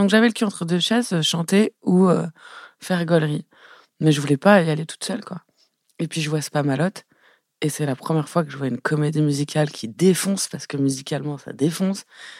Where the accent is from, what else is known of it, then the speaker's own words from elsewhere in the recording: Élancourt, Île-de-France, France; Moi, je viens d'Elancourt, Morpa. C'est juste à côté.